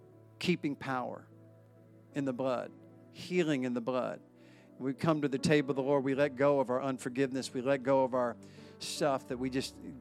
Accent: New York, United States; I'm a New Yorker, so I'm really special.

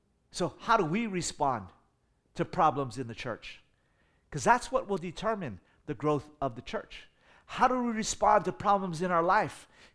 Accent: United States; also born or lived in Hong Kong; I'm Chinese, but I'm born and raised in America, right?

